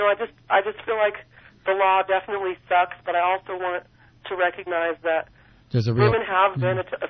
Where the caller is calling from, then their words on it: Nevada, United States; From Nevada.